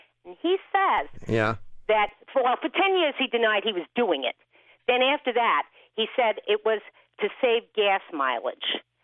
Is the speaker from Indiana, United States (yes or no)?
no; New Jersey, United States; now in California, United States; Right. Now I'm originally from New Jersey.